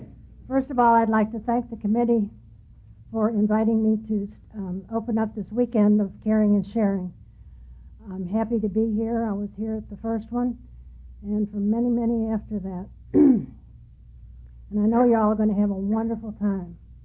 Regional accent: Chicago, Illinois, United States; I was born and brought up in Chicago, and I'm one of those damn Yankees.

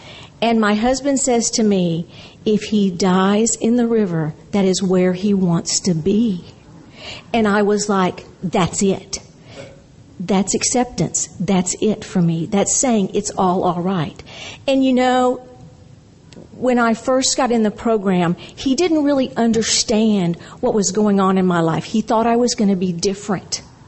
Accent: Seguin, Texas, United States; I'm a very grateful Al-Anon. I come from Seguin, Texas, and I bring you welcome.

